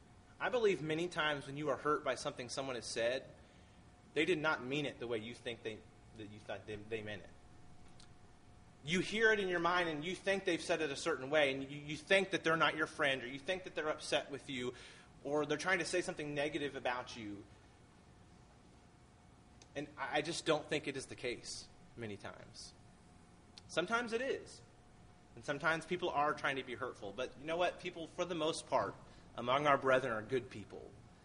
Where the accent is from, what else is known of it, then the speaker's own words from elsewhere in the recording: Vermont, United States; Now, this happens, from my experience at least. I grew up in Vermont.